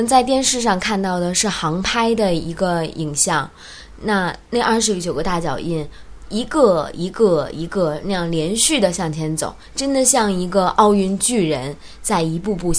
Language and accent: Chinese; China; 那我们本身中国人就是热情好客嘛